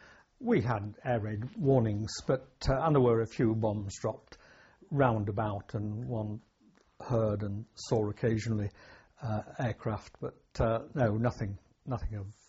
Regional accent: Buxton, East Midlands, United Kingdom; also born or lived in Mansfield; In fact, before I was five, we moved back to my mother's hometown in Derbyshire, a place called Buxton.

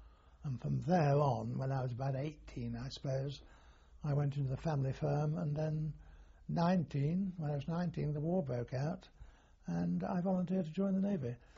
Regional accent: Stretford, North West England, United Kingdom; born there; I was born in Stretford, which is a suburb of Manchester, in 1920.

